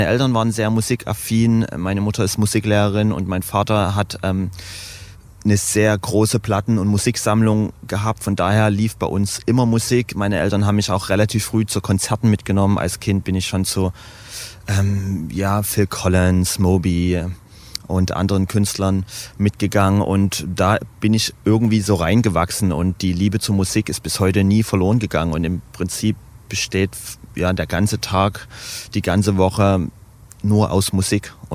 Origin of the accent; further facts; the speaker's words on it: Dresden, Saxony, Germany; Ich komme aus Kleinschachwitz, von daher ist die Gegend unten eigentlich meine Lieblingsgegend, weil die relativ ruhig ist und ich mag es ruhig durch die Elbe.